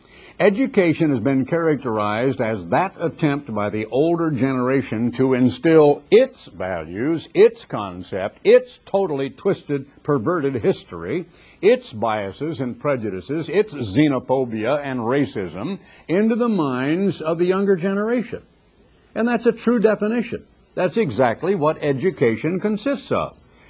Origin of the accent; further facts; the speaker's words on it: United States; I'm an American.